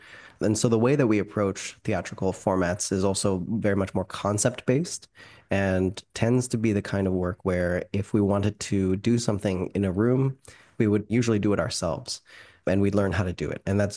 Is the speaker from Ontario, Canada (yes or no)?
no; Vancouver, British Columbia, Canada; I am an artist from Vancouver, Canada.